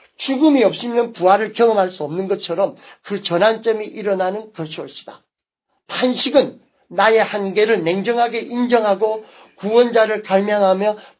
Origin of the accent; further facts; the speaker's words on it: Busan, South Korea; 부산에 가서는 잡소로 곱창 전문인데 그런데 그 교회가 제가 어릴 때 자랐던 그 교회의 바로 위에 있어요.